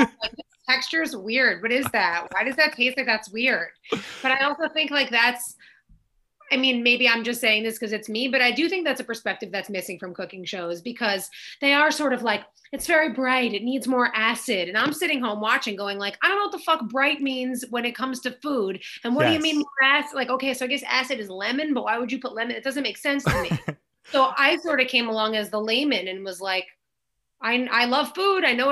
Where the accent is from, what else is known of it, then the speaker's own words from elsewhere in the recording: Oceanside, New York, United States; I'm from Long Island, so we know Jersey.